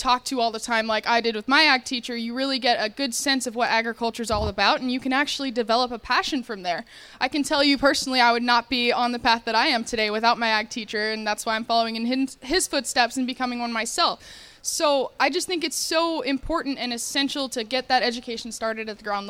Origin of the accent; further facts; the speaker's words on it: Phoenix, Arizona, United States; born there; moved away; I was born in Phoenix, Arizona, and moved up here with the oil field.